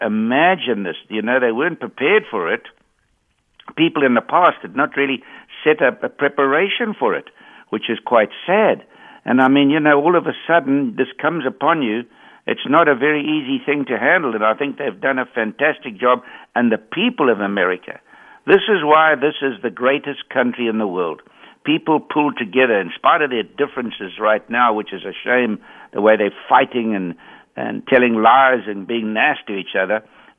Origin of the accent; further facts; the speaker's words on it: South Africa; My daughter here, we came from South Africa to see our grandson